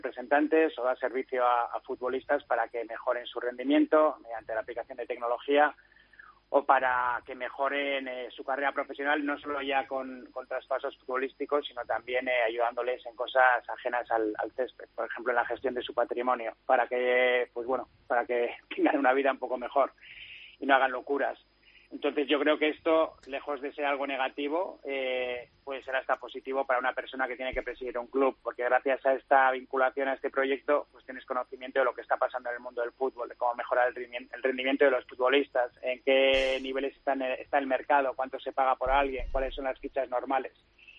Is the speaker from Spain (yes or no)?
yes; Bilbao, Basque Country, Spain; soy de Bilbao